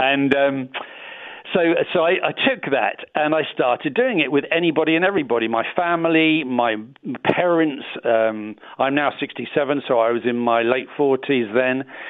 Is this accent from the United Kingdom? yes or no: yes; England, United Kingdom; accent: English; I'm very English, so I hope my English accent works really well on your show, Peter.